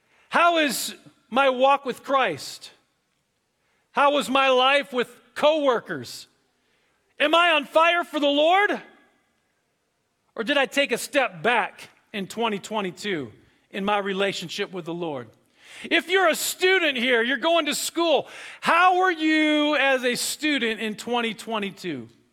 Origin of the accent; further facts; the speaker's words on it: Wisconsin, United States; especially up in the cold weather where I grew up in Wisconsin?